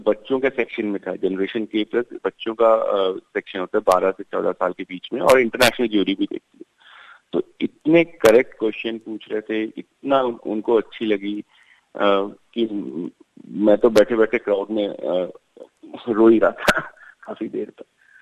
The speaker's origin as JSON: {"language": "Hindi", "region": "Arunachal Pradesh", "country": "India", "tie": "born or raised there", "said": "क्योंकि मैं अरुणाचल में पला बड़ा हूँ"}